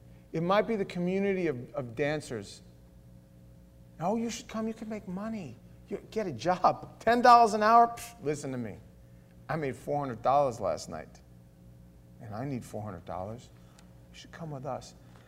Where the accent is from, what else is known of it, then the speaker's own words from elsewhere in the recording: New York City, New York, United States; But I come from New York. I come from the city.